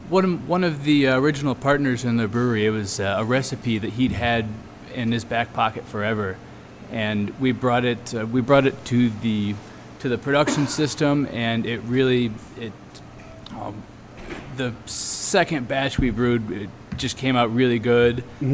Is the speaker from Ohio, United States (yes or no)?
yes; Port Clinton, Ohio, United States; I was born and raised in Port Clinton.